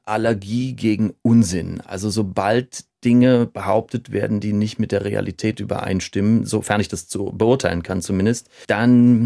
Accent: Berlin, Germany; ich habe das vor der Tür, ich bin Berliner, ich fahre da mit der S-Bahn hin.

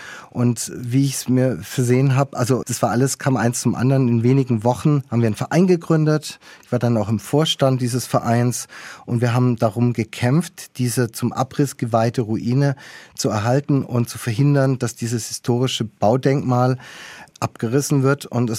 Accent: Esslingen am Neckar, Baden-Württemberg, Germany; Aber Esslingen am Neckar als meine Heimatstadt hat mich natürlich sehr geprägt. Die schulische Bildung da am Theodor-Heuss-Gymnasium war sehr wichtig.

